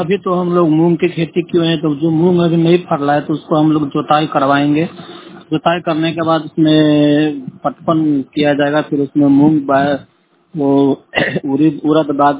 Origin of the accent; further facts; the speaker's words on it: Phulhar, Bihar, India; मेरा ब्लॉक पड़ता है हरलाखी प्रखंड, ब्लॉक पड़ता है फुलर गांव है, पंचायत फुलर है।